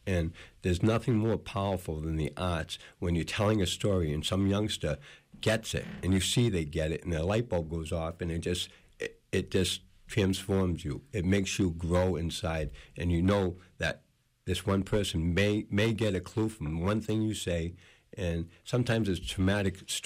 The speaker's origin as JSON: {"language": "English", "town": "Boston", "region": "Massachusetts", "country": "United States", "lives_now": "Waldo County, United States", "said": "And I'm from the city. I'm from Boston, and I came here and I got in trouble and I changed my life."}